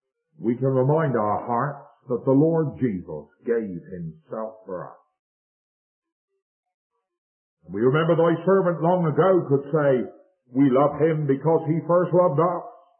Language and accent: English; England, United Kingdom; So may I, as an Englishman, try and tell it.